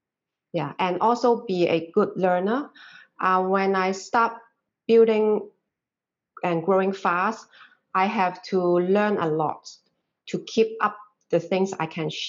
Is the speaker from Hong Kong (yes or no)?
yes; Hong Kong; first language Cantonese; English is a second language; I was kind of stuck just staying in Hong Kong, and during this period, we can't do anything. And my native language is Cantonese